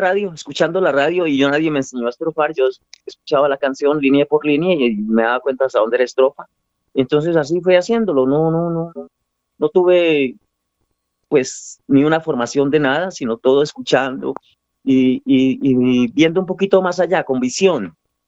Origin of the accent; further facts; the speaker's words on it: Villeta, Cundinamarca, Colombia; Villeta realmente es mi pueblo, que lo llevo en el alma y es mi sentir.